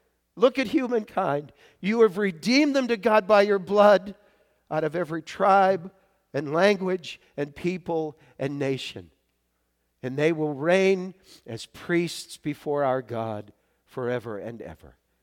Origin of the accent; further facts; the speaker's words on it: New England, United States; They know I'm a Patriots fan, and that, you know, but I'm from New England